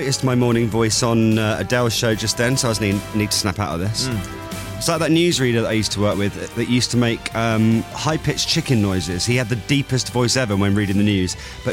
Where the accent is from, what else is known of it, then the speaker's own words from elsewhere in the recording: Eastleigh, South East England, United Kingdom; has just tweeted a picture of the statue in my hometown of Eastleigh, just outside the Sainsbury's there and next to Eastleigh Market.